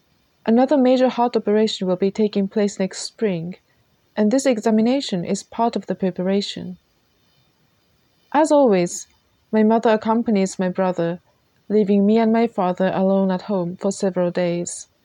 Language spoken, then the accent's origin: English; Japan; English is a second language; I am speaking to you today from my hometown in Japan. Here, it is rainy season at the moment, and there's very little sunshine.